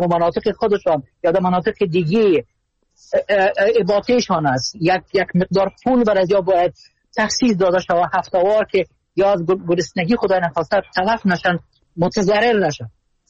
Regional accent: Afghanistan; همه ما افغان هستیم

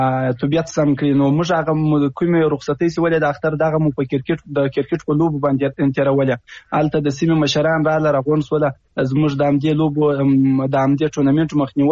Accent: Afghanistan; نو زه د یو افغان په حیث دغه ستونزې له تاسو سره شریکوم

